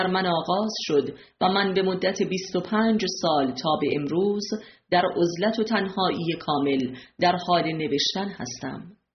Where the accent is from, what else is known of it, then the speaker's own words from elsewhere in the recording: Iran; now in United States; در فرودگاه نیویورک، در حالی که میبایستی به عنوان یک ایرانی تروریست و بدون ویزا دستگیر میشدم